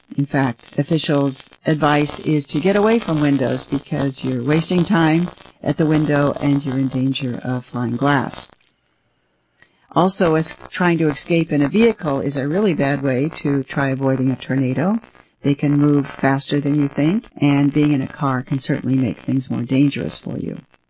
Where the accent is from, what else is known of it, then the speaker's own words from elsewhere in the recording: Ames, Iowa, United States; growing up in Ames, I always heard that Ames was relatively tornado exempt because the city is essentially between two rivers, the Skunk River and the Squaw Creek.